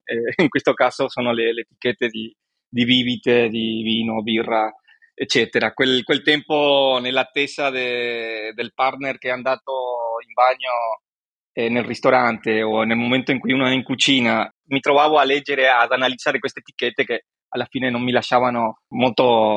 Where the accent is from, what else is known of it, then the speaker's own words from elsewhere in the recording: Buenos Aires, Argentina; Italian is a second language; moved away as an adult; now in Italy; dall'accento come avrai immaginato sono argentino di Buenos Aires e dopo essermi laureato all'Università di Buenos Aires sono venuto qua in Italia al nord-est